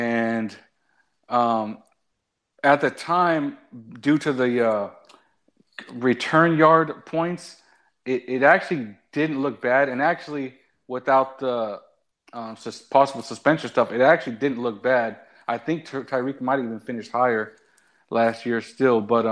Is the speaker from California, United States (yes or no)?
yes; Sacramento, California, United States; Right, so just real quick … from Sacramento.